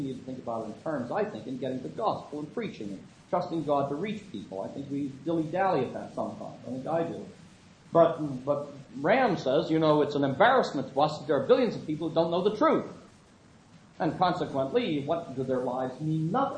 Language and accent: English; Wales, United Kingdom; I'm a Welshman myself, and my father was, and I'm a kind of a hybrid.